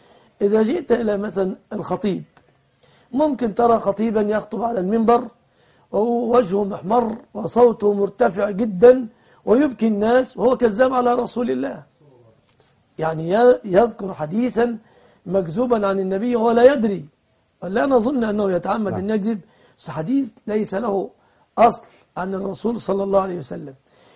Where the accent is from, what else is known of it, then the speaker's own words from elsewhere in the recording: Egypt; يا أخي أنا تعلمت أنا مصري أصلي